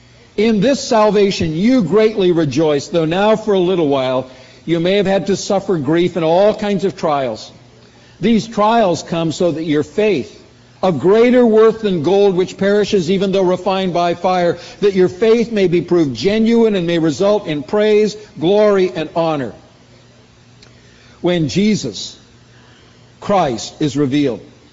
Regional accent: Canada; And growing up in Canada, no hockey player would ever put a sissy helmet on and go out and play hockey

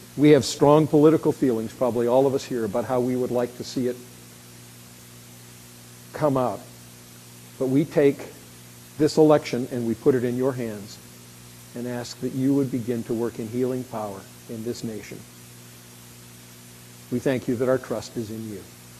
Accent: Pacific Northwest, United States; I grew up in the Pacific Northwest. I never dreamed about water, except maybe the rain would stop at a particular time of the year.

